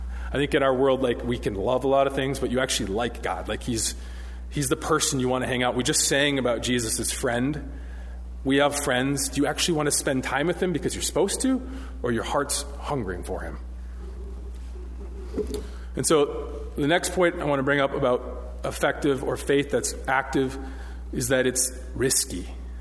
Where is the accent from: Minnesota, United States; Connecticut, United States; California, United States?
Minnesota, United States; Duluth; I'm from Duluth, so I'm by Lake Superior